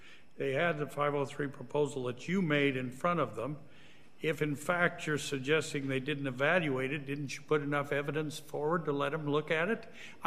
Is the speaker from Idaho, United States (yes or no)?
yes; Idaho, United States; I don't know how to say that because I'm from Idaho